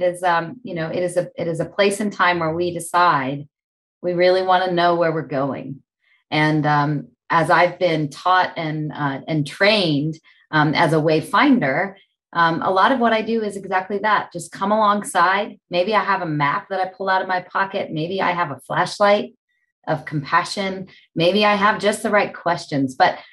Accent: State College, Pennsylvania, United States; I was asked to be a part of something really cool in my hometown in State College, Pennsylvania, called State of the Story.

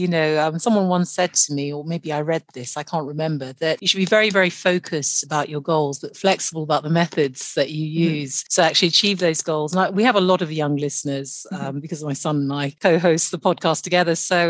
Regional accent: Nigeria; I'm Nigerian

